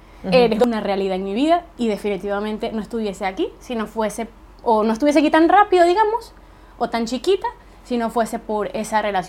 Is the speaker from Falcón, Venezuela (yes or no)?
yes; Coro, Falcón, Venezuela; Coro, mi ciudad natal.